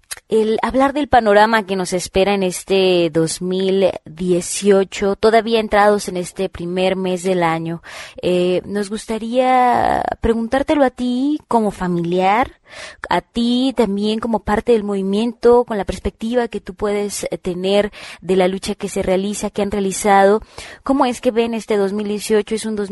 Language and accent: Spanish; Mexico; es a solidarizarnos como ciudadanos, como mexicanos, para seguir haciendo esta lucha